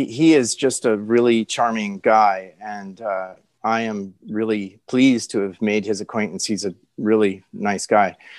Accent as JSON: {"language": "English", "region": "Hawaii", "country": "United States", "tie": "born there", "said": "It's a town in Hawaii that my family and I used to go to when I was a little kid. I was born in Hawaii."}